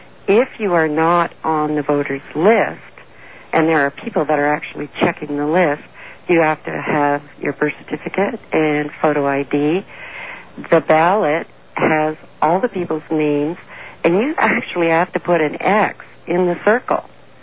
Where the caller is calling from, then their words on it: Ontario, Canada; also born or lived in Los Angeles; calling from Ontario, Canada.